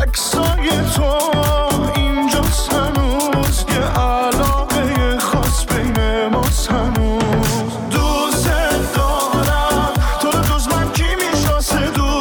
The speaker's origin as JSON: {"language": "Persian", "region": "northern Iran", "country": "Iran", "said": "من شمالیم."}